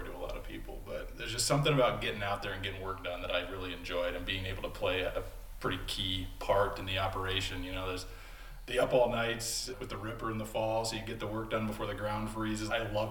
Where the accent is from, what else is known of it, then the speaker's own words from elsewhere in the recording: Radcliffe, Iowa, United States; Yeah, so I grew up in Radcliffe, Iowa, so kind of a central Iowa, 30 miles north.